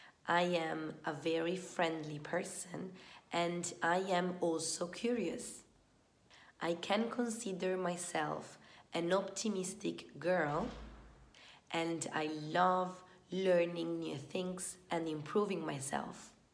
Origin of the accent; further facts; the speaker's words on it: Italy; now in Zurich, Switzerland; am 28 years old and I was born on the 4th of December. I am from Italy, but I am currently living in Zurich, Switzerland.